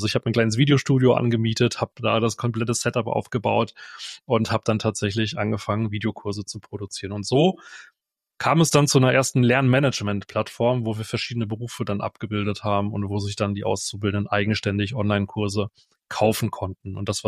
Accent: Bochum, North Rhine-Westphalia, Germany; moved away as an adult; Ich bin gebürtiger Bochumer, ich komme aus dem Ruhrgebiet, tief im Westen, ehrlicherweise, da komme ich her, habe da 30 Jahre gelebt, bin dort aufgewachsen und irgendwann hat es uns mit der Familie in die Pfalz gezogen.

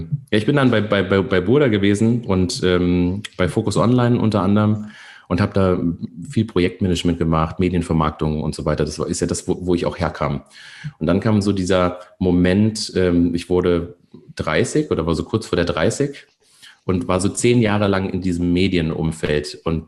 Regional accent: Rhineland-Palatinate, Germany; Ich komme aus der Nähe von Koblenz, am Rhein.

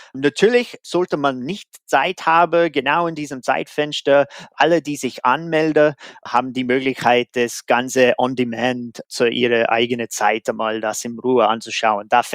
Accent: United States; German is a second language; heißt in Amerika, da wo ich herkomme

